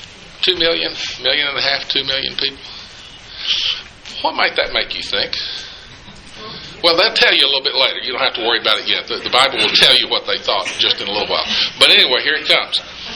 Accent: Tennessee, United States; I grew up in East Tennessee back during the Depression under monies from the New Deal.

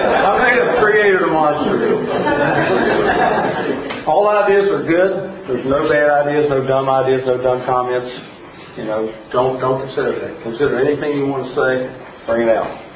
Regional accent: West Virginia, United States; Yes, I am from West Virginia, and I'm very proud of it.

